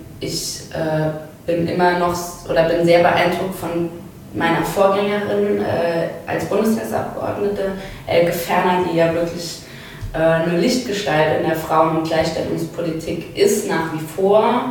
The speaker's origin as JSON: {"language": "German", "town": "Saarbrücken", "region": "Saarland", "country": "Germany", "said": "Und ich bin aus Saarbrücken. Saarbrücken ist eine sehr stark sozialdemokratisch geprägte Stadt."}